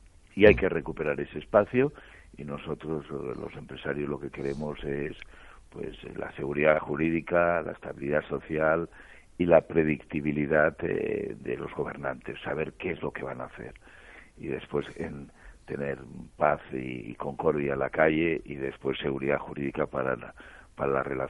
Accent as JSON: {"language": "Spanish", "region": "Catalonia", "country": "Spain", "said": "yo como empresario catalán"}